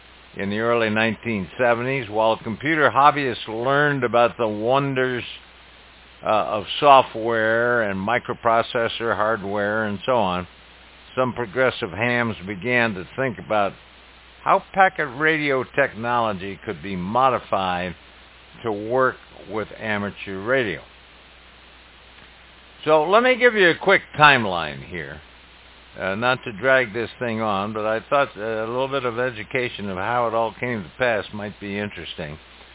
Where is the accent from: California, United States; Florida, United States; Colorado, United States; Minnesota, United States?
California, United States; San Francisco; I was raised in San Francisco, guys. Nice town.